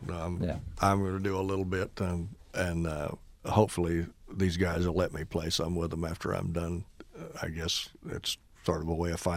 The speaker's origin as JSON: {"language": "English", "region": "Mississippi", "country": "United States", "tie": "born or raised there", "said": "I decided that it was my duty to be more proficient in the blues, because I grew up in Mississippi and it's known for having blues."}